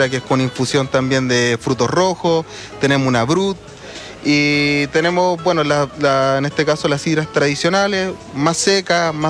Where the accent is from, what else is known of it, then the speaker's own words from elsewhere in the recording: Tralcao, Los Ríos, Chile; Somos de Tralcao, de Comuna Mariquina.